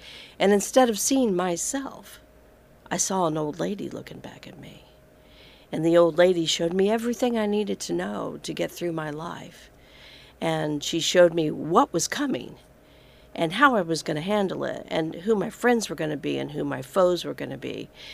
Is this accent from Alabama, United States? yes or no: yes; Tuscaloosa, Alabama, United States; also born or lived in Georgia; but I grew up in Tuscaloosa, Alabama, and in southern Georgia during the 60s.